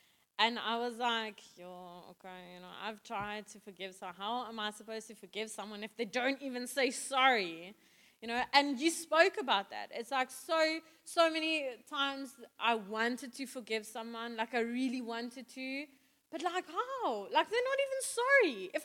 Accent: Free State, South Africa; I'm also from the Free State. So when I think of my field, I think mealies, right?

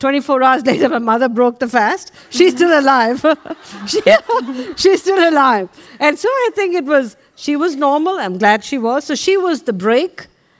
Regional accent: Chennai, Tamil Nadu, India; what we went through was very normal for when we were growing up in Madras in the south of India. It was a conservative city

